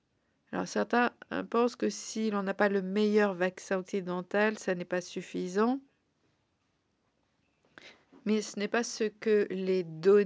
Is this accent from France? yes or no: no; India; J'ai grandi en Inde et à une période dite socialiste et l'autonomie était importante.